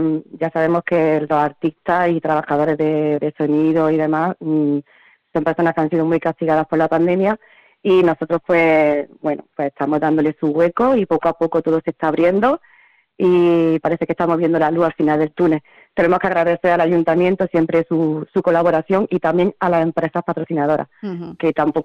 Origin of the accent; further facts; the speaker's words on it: Andalusia, Spain; como pueblo andaluz, evidente, tenemos que luchar por nuestro arte y nuestra cultura.